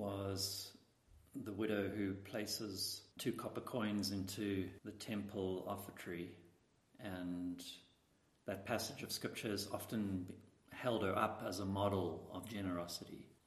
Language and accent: English; Cape Town, Western Cape, South Africa; I'm from Cape Town, South Africa